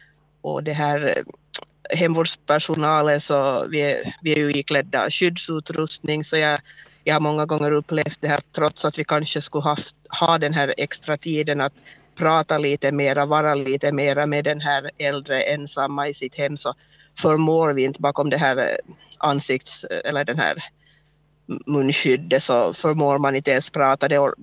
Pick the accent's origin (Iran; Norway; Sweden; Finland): Finland; Ingå, Uusimaa; och jag är från Ingå.